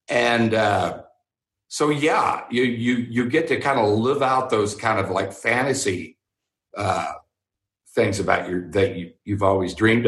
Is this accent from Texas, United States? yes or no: yes; Texas, United States; Because I grew up in Texas, and it was just, that's what you did.